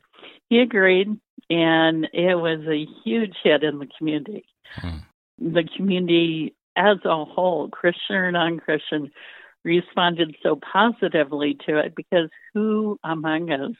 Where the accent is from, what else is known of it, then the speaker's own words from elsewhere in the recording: Georgia, United States; You know, I grew up in Georgia. I can't spell, I'm pretty sure.